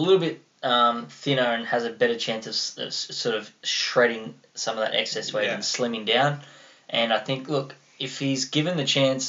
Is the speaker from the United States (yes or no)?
no; Australia; But as an Australian NFL fan, I'm excited about.